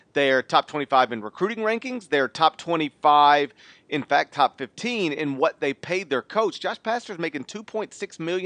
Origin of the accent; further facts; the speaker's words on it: Memphis, Tennessee, United States; You know, I grew up in Memphis and live in the area still.